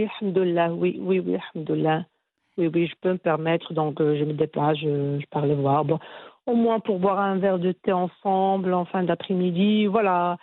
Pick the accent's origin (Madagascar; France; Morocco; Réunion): Morocco; moved away as an adult; Même si que je suis née ici au Maroc, hein